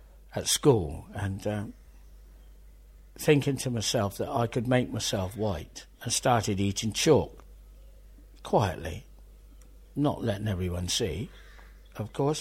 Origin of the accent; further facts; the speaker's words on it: Weymouth, South West England, United Kingdom; I was born and bred in Weymouth, down in Dorset. You can't get more Dorset than me, except for the African-American bit.